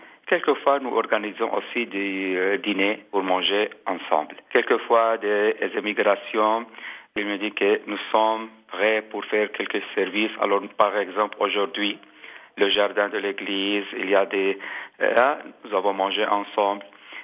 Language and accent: French; Syria; French is a second language; now in Greece; comme Arménien, mais surtout comme Syrien, que je viens de la Syrie.